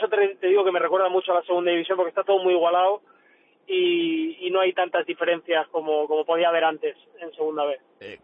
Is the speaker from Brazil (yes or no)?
no; Alicante, Valencian Community, Spain; como alicantino y herculano